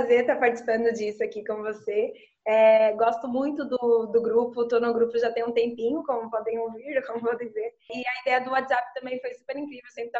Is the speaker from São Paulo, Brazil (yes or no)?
no; Bahia, Brazil; porque nós somos da Bahia, minha família é da Bahia.